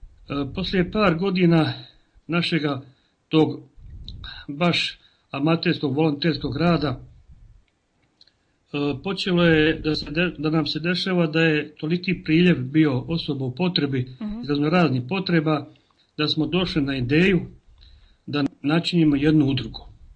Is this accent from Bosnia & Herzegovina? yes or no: yes; Novi Travnik, Federation of Bosnia and Herzegovina, Bosnia & Herzegovina; Rođen sam u Novom Travniku 1960. godine. Tu sam odrastao i tu je me zatekao rat.